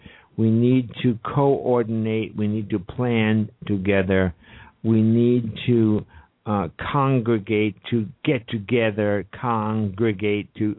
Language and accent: English; New York City, New York, United States; folks, I come from the streets of New York. I was raised and born and raised in New York City. I'm proud of it.